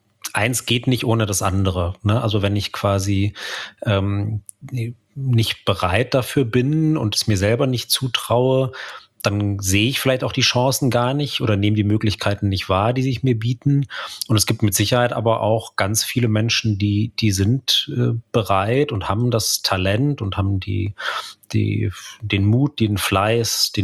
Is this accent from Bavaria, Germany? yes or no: yes; Bavaria, Germany; bei der Kleinstadt-Lokalzeitung von auch der Süddeutschen im Münchner Umland, wo ich aufgewachsen bin